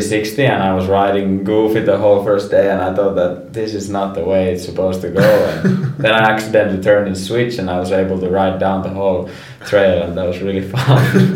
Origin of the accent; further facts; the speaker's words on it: Rovaniemi, Lapland, Finland; Yeah, it's right above the Arctic. It's actually, Rovaniemi is right at the Arctic Circle